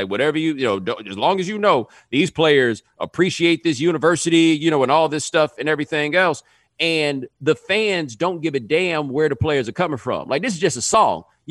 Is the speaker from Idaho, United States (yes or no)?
no; Texas, United States; But I grew up in Texas.